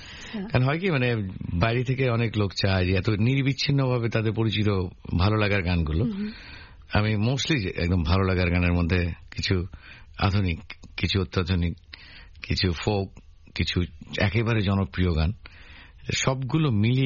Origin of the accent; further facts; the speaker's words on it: Sitakunda, Chittagong Division, Bangladesh; ঢাকা থেকে গাড়িতে করে নিয়ে যাবো আমরা সীতাকুণ্ডে আমার গ্রামের বাড়িতে।